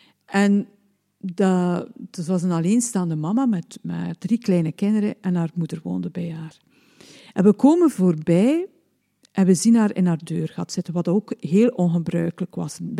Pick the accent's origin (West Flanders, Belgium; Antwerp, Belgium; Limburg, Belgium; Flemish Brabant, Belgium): West Flanders, Belgium; Ik heb al gezegd dat mijn ouders kleine zelfstandigen waren. Ik ben ook opgegroeid in West-Vlaanderen, waar de reputatie, en het is ook zo dat mensen hard werken.